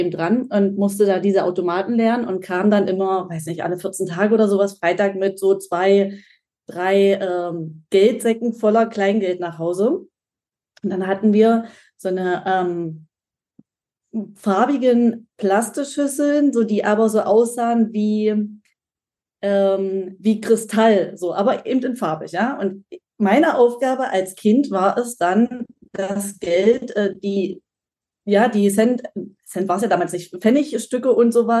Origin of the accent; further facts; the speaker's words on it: East Germany, Germany; wir kommen aus dem Osten